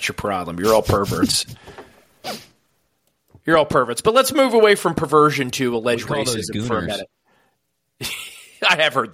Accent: New Jersey, United States; So I appreciate, as a New Jerseyan as an American, your testimony in this regard.

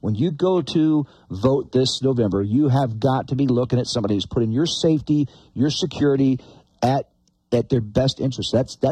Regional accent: Arizona, United States; specifically in the state of Arizona, which ends up being the number one corridor, it's my home state, so I'm pretty in tune to the most recent stats from last year.

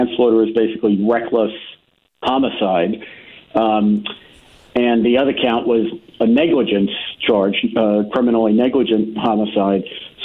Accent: New York City, New York, United States; I grew up in New York City and I was a prosecutor

